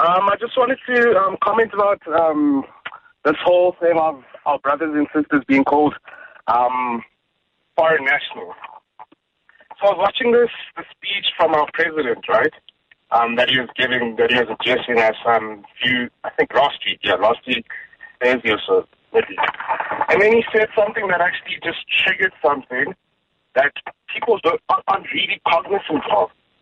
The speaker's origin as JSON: {"language": "English", "country": "South Africa", "said": "as South Africans."}